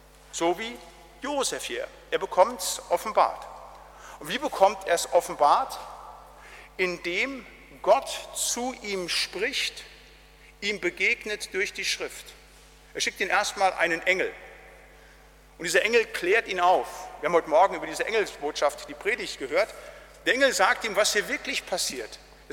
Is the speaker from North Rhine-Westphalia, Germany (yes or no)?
yes; North Rhine-Westphalia, Germany; Ich komme ja aus dem Siegerland, aus dem Wittgensteiner. Das ist eine Gegend mit vielen Bergen. Da liegt immer Schnee im Weihnachten.